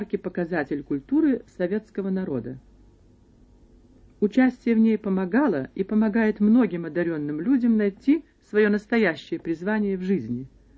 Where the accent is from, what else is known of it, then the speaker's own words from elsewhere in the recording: Nikolayevsk-on-Amur, Khabarovsk Krai, Russia; also born or lived in Volga; Я родилась на Волге. Отец мой был служащий, мать – учительницей. Мне был год, когда мои родные поселились на Дальнем Востоке, в Николаевске, на Амуре.